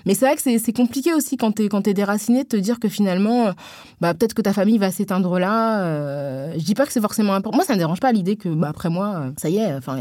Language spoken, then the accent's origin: French; Senegal; Mais là-bas, les gens me connaissaient pas et ils avaient bien capté donc j'étais originaire du Sénégal et tout.